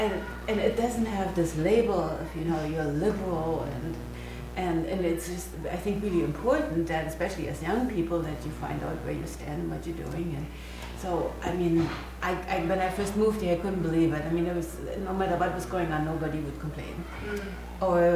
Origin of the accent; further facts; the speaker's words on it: Germany; English is a second language; Growing up in Germany